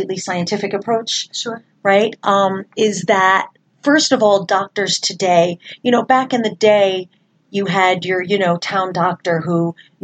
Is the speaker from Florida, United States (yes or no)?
no; New York, United States; I'm from New York too. I grew up in New York.